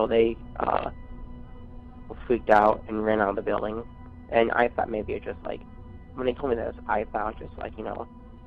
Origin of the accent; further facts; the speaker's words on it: Minooka, Illinois, United States; I'm from Minooka, Illinois.